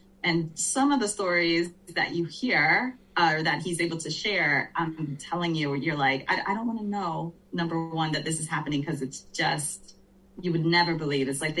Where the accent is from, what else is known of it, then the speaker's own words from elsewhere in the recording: Virginia, United States; You know, I grew up down the street from an officer. The small town I grew up in Virginia, you know, we had 12 people on the force